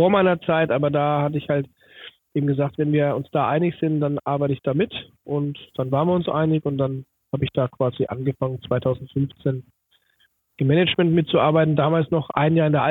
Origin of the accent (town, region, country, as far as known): Schwabach, Bavaria, Germany; born there